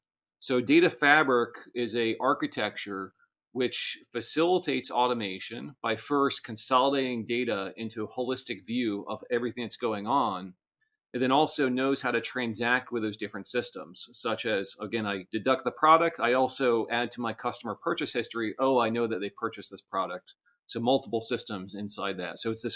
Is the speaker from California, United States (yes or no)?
no; Florida, United States; I was raised in Florida, grew up a lot of my life going to the Bahamas. My family owned a house in the Bahamas, so very kind of Caribbean, South Florida lifestyle I grew up in.